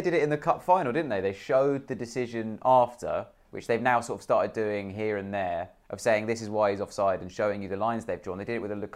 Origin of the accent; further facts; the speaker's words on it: Swindon, South West England, United Kingdom; born there; I was born in Swindon, so I have a slight affinity to them.